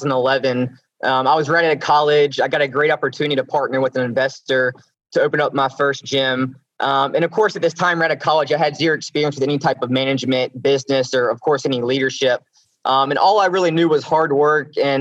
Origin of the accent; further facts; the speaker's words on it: the South, United States; accent: Southern; hopefully everyone can understand my Southern accent here